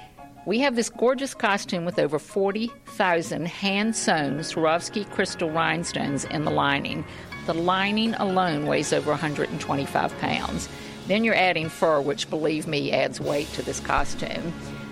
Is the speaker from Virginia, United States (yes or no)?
yes; Virginia, United States; Actually, I'm from Virginia, and I remember that black and white show.